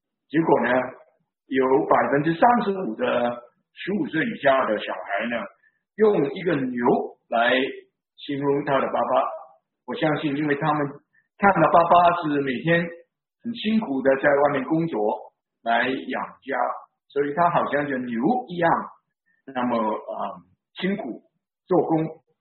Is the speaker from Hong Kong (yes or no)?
yes; Hong Kong; 我是从香港来的